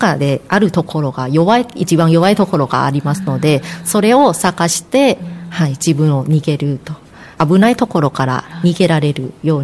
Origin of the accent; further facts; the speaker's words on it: Bangkok, Thailand; Japanese is a second language; now in Japan; 自分がタイの方出身なので、うん、で出身はバンコクの方ですね、